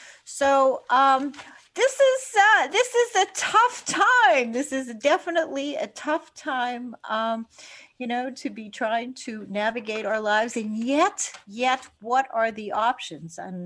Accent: Winnipeg, Manitoba, Canada; I grew up in Winnipeg, Canada. Yes, I am Canadian

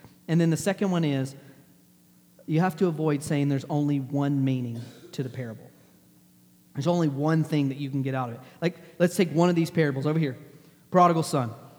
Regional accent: Texas, United States; Because I grew up in Texas where it's 1,000 degrees outside.

